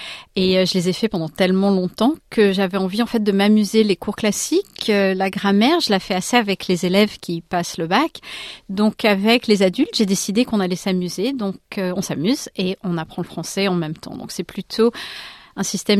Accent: Bordeaux, Nouvelle-Aquitaine, France; J'ai déjà bien sûr quelque chose en tête dans le sud-ouest, puisque moi, je suis bordelaise.

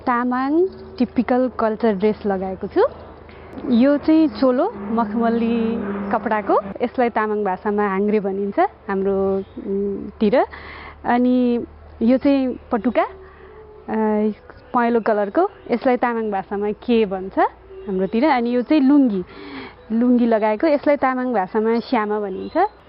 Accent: Bagmati, Nepal; हाम्रो मेरो घर चाहिँ काभ्रे हो

